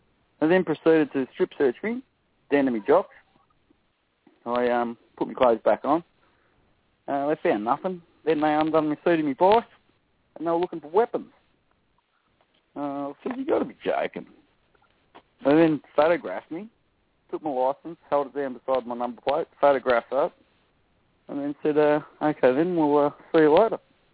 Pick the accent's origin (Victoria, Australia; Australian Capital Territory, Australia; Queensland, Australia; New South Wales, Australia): Victoria, Australia; Melbourne; I'm from Australia, Melbourne.